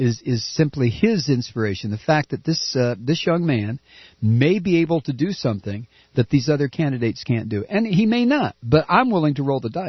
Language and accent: English; Texas, United States; I remember growing up in South Texas and being called a wetback